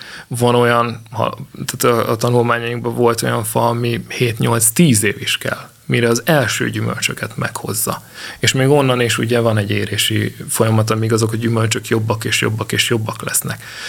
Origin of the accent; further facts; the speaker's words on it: Budapest, Hungary; mint budapesti városi ember voltam mindig is